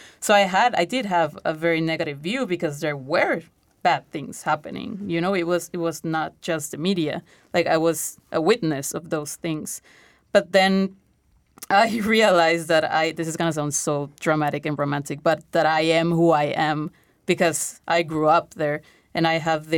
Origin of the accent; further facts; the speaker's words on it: Tijuana, Baja California, Mexico; I was born and raised in Tijuana. I studied in Tijuana my whole life, been living there my whole life. But I started crossing the border to go to work when I was 18 years old.